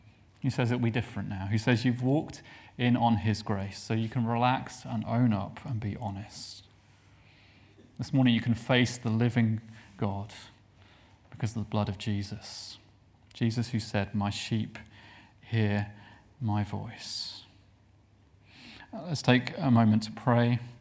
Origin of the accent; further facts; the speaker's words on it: United Kingdom; And we're British, and that means we have a preference for shallow conversation about the weather and things like that.